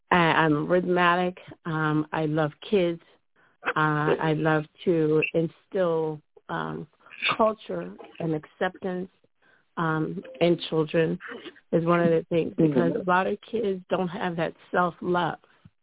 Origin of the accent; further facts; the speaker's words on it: Baltimore, Maryland, United States; I am born and raised in Baltimore, yes.